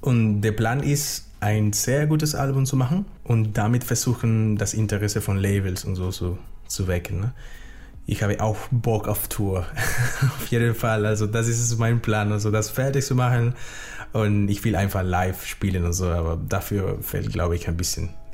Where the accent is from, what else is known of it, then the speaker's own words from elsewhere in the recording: Panama; now in Hamburg, Germany; ich wohne in Deutschland seit fast 9 Jahren. Aber ich komme ursprünglich aus Panama. Das ist ein kleines Land in Mittelamerika. Mega schön, aber Hamburg ist auch schön und ist meine Heimat geworden.